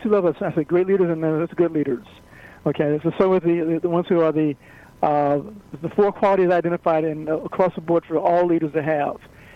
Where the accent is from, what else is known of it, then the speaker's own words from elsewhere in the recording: Chicago, Illinois, United States; now in California, United States; I grew up in Chicago. I live in California now.